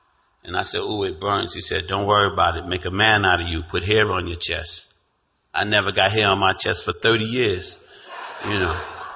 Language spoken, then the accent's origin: English; Brooklyn, New York, United States; I grew up in Brooklyn where there was a liquor store in the middle of the block and a bar in every corner.